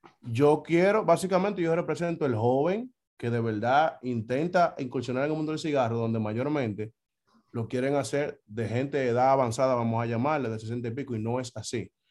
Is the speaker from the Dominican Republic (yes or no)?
yes; Dominican Republic; accent: Dominican; Obviamente le pusimos el RD porque yo soy de allá, aunque me considero del mundo, pero con mi cantadito de hablar se sabe que yo soy dominicano de pura cepa.